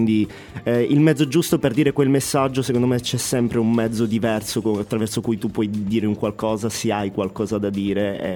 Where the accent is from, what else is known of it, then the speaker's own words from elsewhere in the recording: Crotone, Calabria, Italy; Mi è capitato per caso di incontrare nel mio paese, che è Crotone, cioè nella mia città